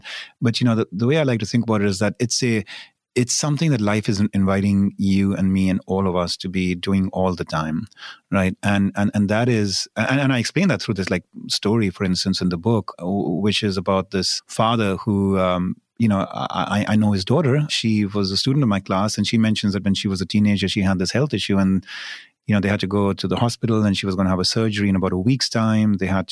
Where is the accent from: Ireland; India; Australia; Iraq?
India; English is a second language; now in United States; having grown up in India. I've never really attempted to want to like completely assimilate and adapt my accent.